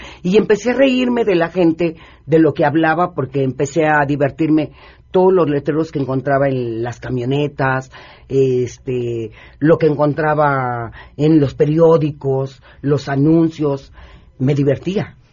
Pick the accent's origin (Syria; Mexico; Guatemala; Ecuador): Mexico; Mexico City; Yo nací en el barrio de Tepito, soy oriunda del barrio de Tepito.